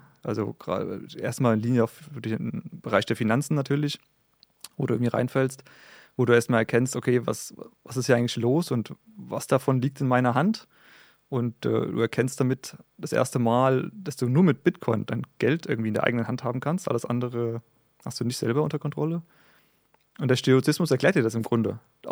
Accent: Wiesbaden, Hesse, Germany; Ich komme aus Wiesbaden, habe eine kleine, feine Familie

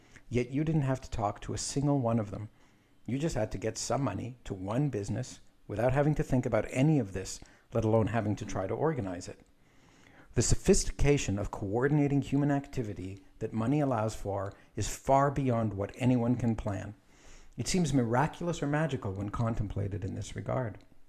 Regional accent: Canada; also born or lived in Israel; It's an Israeli name. I was born in Israel. We moved to Canada when I was just five and a half years old.

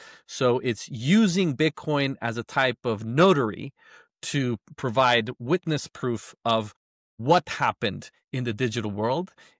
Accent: Guatemala; So I was born and raised in Guatemala.

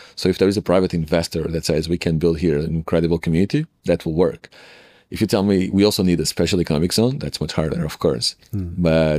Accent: Portugal; I'm from Portugal, man.

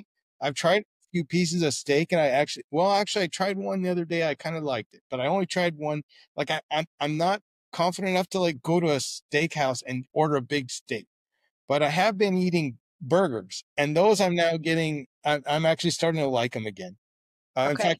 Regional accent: Peoria, Illinois, United States; I grew up in Illinois in the States, in Peoria.

